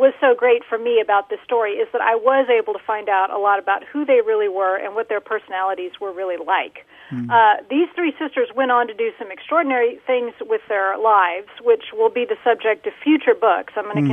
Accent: Dallas, Texas, United States; I grew up in Dallas-Fort Worth, and I went to school in Austin at UT.

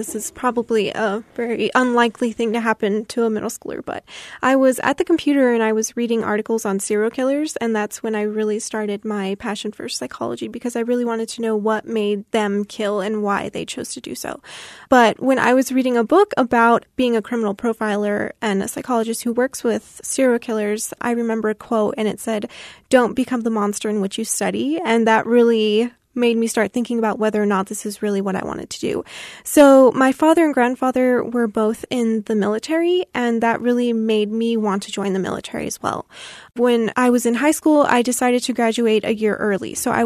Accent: El Paso, Texas, United States; also born or lived in Kentucky / Houston; So I'm originally from El Paso, Texas. My father had a job working for the Federal Bureau of Prisons, so we had to move around a lot. So when I was younger, I moved to Kentucky, and then after that, I moved to Houston.

